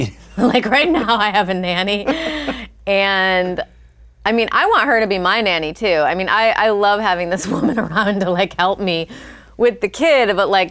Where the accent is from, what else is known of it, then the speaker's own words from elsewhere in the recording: Rockford, Illinois, United States; A small town called Rockford. I went to public school.